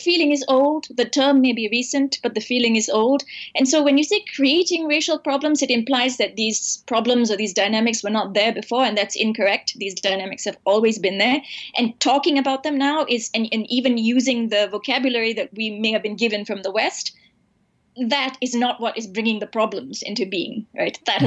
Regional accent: Malaysia; that's actually our culture too. That's Indian culture. That's part of being Indian in Malaysia.

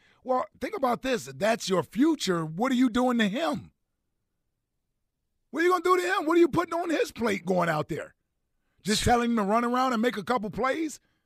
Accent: Midwest, United States; So my point, and I'm from the Midwest.

